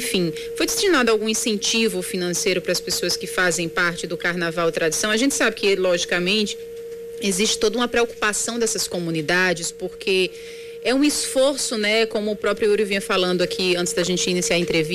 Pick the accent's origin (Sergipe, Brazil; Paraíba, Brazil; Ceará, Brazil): Paraíba, Brazil; como nordestinos, como paraibanos.